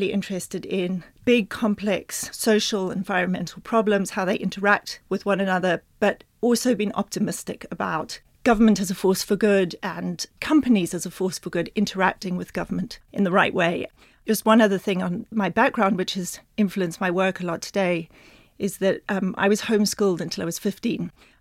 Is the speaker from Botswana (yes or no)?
yes; Botswana; also born or lived in United Kingdom / New Zealand; So I was born in Britain, but spent most of my childhood in Botswana, a little bit in New Zealand, but then Botswana, in the middle of the bush, 200 kilometers from the nearest store